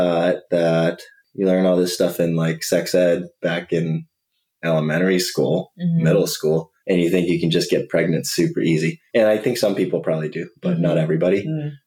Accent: the South, United States; I'm from the South, and in the South, you get married and have kids a little sooner than people in the North.

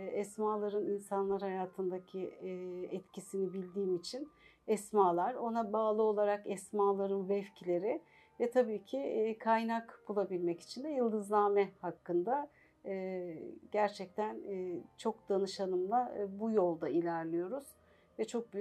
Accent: İzmir, Turkey; born there; 1968 İzmir doğumluyum.

